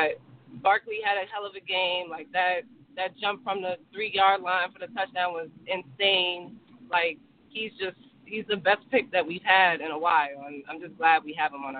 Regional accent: Maryland, United States; Well, I just want to say I'm repping from Maryland. We watch the game every week at Blowfish, Big Blue for Life, out in Beltsville, Maryland.

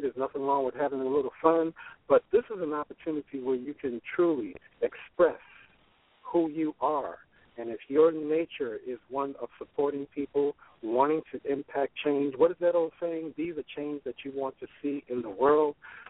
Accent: Brooklyn, New York, United States; And I came from Brownsville, Brooklyn. I was raised in Brooklyn, born and raised. And although my family's from Panama

